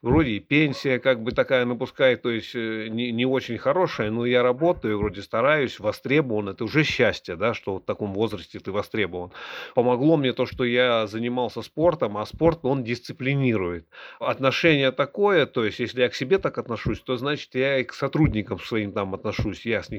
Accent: Chelyabinsk, Chelyabinsk Oblast, Russia; moved away as an adult; now in Moscow, Russia; 22 или 23 года назад, я приехал в Москву, как и все понаехали. Я приехал с Урала, с города Челябинска.

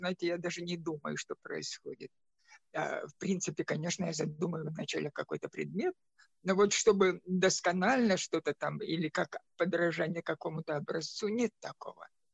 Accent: Siberia, Russia; born there; Я родился в Сибири, там, где Иртыш впадает в прекрасное местечко.

